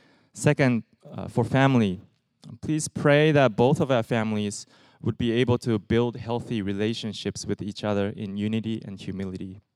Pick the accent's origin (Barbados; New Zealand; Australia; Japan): Japan; now in United States; Lord willing, in a month from today, I'll be moving back to the country where I grew up after living in the States for 16 years to start preparing for this church plant with Hide and his family.